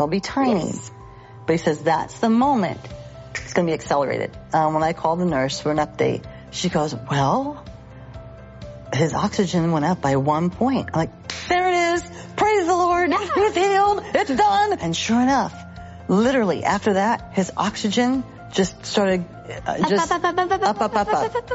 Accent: California, United States; And we're from Southern California.

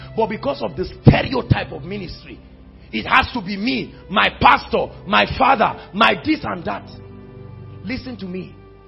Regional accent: Zaria, Kaduna State, Nigeria; I came from Zaria with a hunger.

